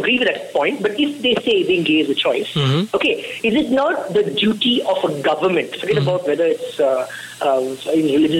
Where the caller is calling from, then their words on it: Bangalore, Karnataka, India; Yes, I'm in Bangalore, yes.